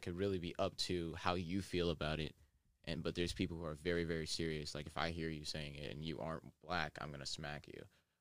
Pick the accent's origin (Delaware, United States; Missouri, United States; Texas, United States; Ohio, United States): Ohio, United States; now in New York, United States; Because I was from Ohio. I called soda pop.